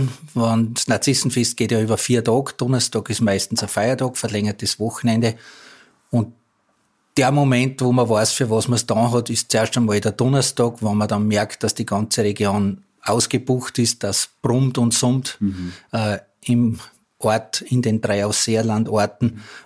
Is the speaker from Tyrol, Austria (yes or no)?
no; Resslern, Styria, Austria; Der Ortsteil, wo ich aufgewachsen bin, Resslern